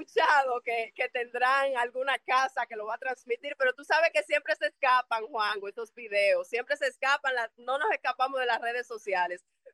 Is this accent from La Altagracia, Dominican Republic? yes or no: yes; La Altagracia, Dominican Republic; De donde yo soy, pues hay muchos hoteles boutique, hoteles de ciudad aquí